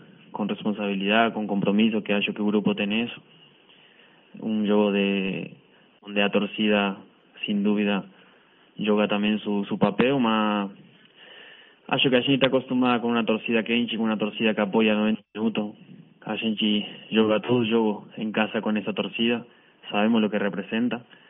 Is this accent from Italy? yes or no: no; Argentina; estoy contento de estar acá en Argentina, de enfrentar un rival como Central en mi país.